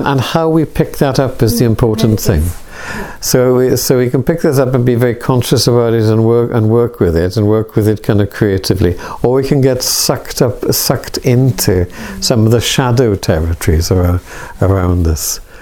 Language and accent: English; Wales, United Kingdom; and speaking as a Welshman, as a Welshman, that kind of sense of resentment.